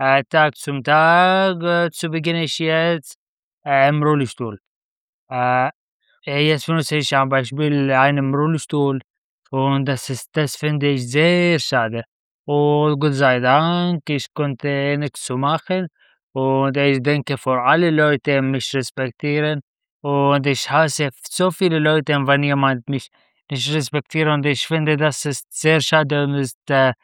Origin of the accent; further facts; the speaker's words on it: Syria; German is a second language; ich komme aus Syrien. Ich bin 25 Jahre alt.